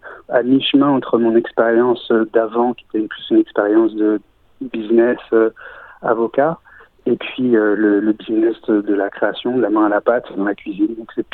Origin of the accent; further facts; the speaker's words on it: France; moved away as an adult; je suis né en France. J'ai vécu en France jusqu'à l'âge de mes 32 ans.